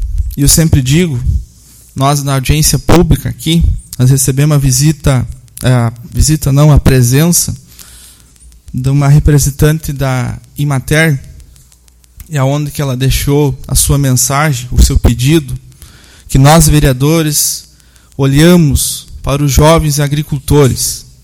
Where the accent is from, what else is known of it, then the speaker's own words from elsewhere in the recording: Bananeiras, Paraíba, Brazil; lá da minha terra, Bananeira